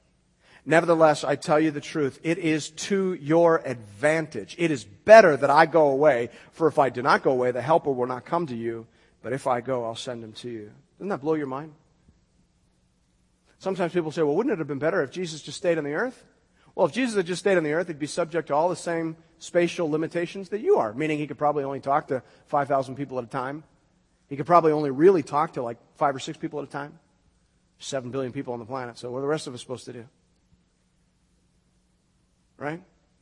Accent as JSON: {"language": "English", "town": "Kettleby", "region": "Ontario", "country": "Canada", "tie": "born or raised there", "said": "It made Kettleby, the town I grew up in King Township, seem like a metropolis."}